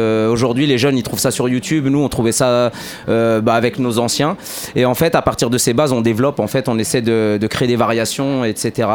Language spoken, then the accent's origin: French; Orléans, Centre-Val de Loire, France; On vient d'Orléans dans le 45